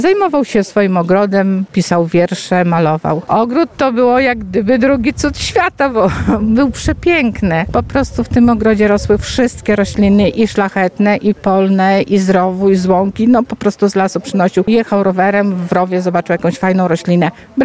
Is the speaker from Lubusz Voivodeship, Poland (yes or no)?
no; Dąbrowica Mała, Lublin Voivodeship, Poland; born there; urodziłam się też w Dąbrowicy Małej i moi rodzice przyjaźnili się z panem Albiczukiem.